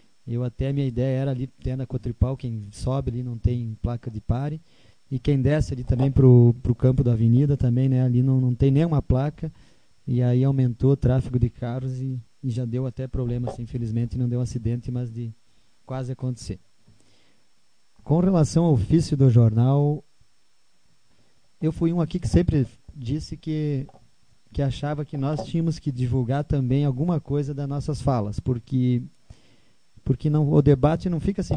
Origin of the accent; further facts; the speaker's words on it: Pejuçara, Rio Grande do Sul, Brazil; Porque se nós que somos moradores, é uma dificuldade, que somos de Pejuçara